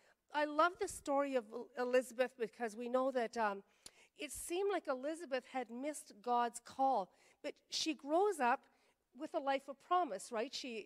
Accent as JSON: {"language": "English", "town": "Campbellton", "region": "New Brunswick", "country": "Canada", "tie": "born or raised there", "said": "I remember growing up in Campbellton when people, a girl from my school, high school, would go visit her aunt for 3 months because we all knew she was pregnant."}